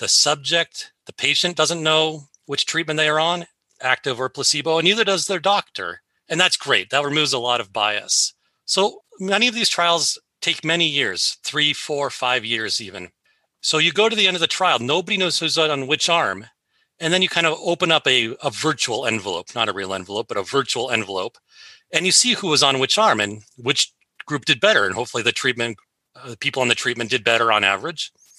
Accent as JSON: {"language": "English", "town": "Seattle", "region": "Washington", "country": "United States", "tie": "born or raised there", "said": "Well, I was raised here in Seattle, and I never left."}